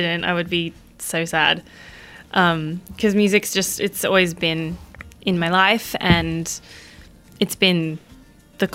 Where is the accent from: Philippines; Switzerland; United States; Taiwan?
Philippines; people don't realize that I'm Filipino half the time, mainly because I'm not usually this dark.